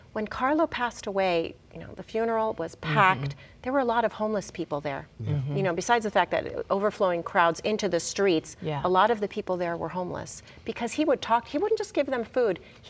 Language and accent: English; New York, United States; I'm from New York. We have very cold winters.